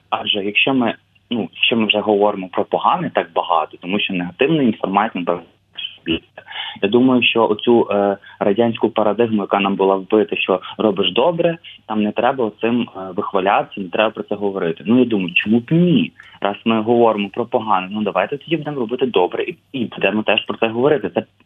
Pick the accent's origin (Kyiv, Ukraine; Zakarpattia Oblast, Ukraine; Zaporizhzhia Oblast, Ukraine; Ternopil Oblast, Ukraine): Ternopil Oblast, Ukraine; Ternopil; я з Західної України, з Тернополя, це мегахристиянське місто